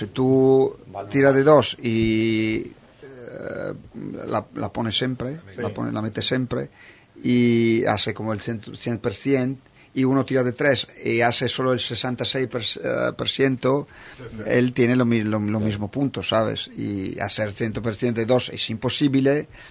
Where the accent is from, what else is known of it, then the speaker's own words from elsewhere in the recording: Trieste, Friuli-Venezia Giulia, Italy; Spanish is a second language; yo soy de Trieste. Trieste es una ciudad cerca de la Yugoslavia.